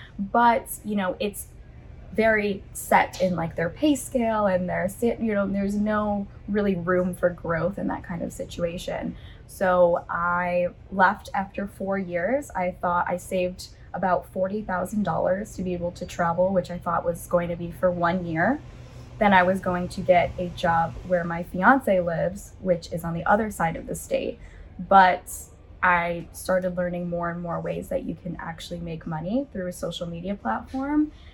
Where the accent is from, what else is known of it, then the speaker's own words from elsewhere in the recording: Massachusetts, United States; So I grew up in Massachusetts. So everybody knows Massachusetts from Boston, but I actually grew up on the other side of the state. So closer to upstate New York and Vermont.